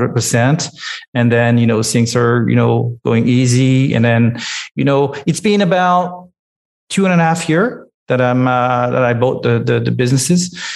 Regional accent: Paris, Île-de-France, France; moved away as an adult; now in United States; I was born in Paris, lived there for 40 years and decided.

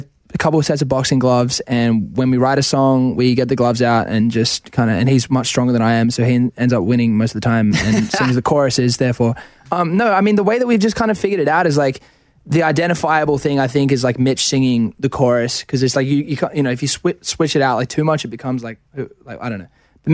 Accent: Australia; I feel like maybe it's being Australian and I've struggled with this for a while.

